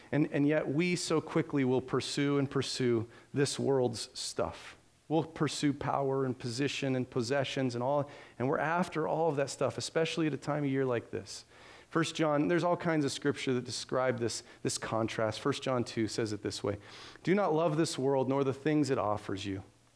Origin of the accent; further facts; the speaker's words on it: Ione, United States; it'd kind of be like growing up in Ione. Now, people, don't misunderstand me. I love Ione. I've always enjoyed Ione. I loved it when I moved here. I was glad to leave, but I'm really glad to be back. This is home.